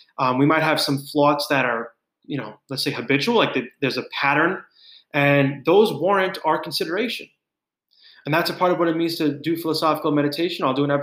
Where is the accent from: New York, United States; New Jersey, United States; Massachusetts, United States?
New York, United States; I'm not sure who's from New York listening to this, but as a New Yorker, as a New Yorker my whole life, my relationship with pigeons is like usually I don't want to get involved, right?